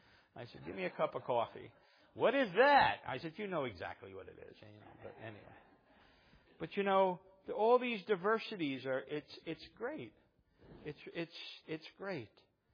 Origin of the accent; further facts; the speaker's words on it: New Jersey, United States; Everybody tells me I say the word human wrong. I don't say human. I say human. I'm from New Jersey and we say human. So, no H. You forget R's, we forget H's.